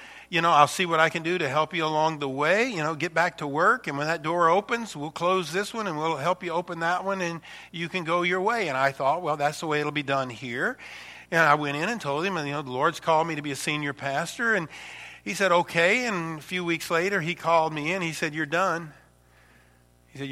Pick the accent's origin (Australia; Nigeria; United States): United States; Rockford, Illinois; that's where we came from when we came here. We came from Rockford, Illinois.